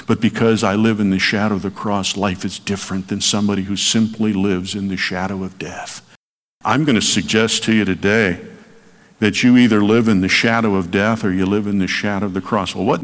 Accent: Frankfort, Indiana, United States; lead a cancer support group in my hometown, Frankfort, Indiana.

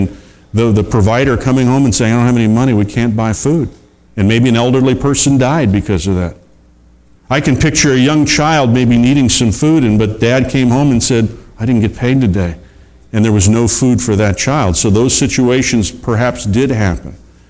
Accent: Chicago, Illinois, United States; But then I grew up in the Chicago area

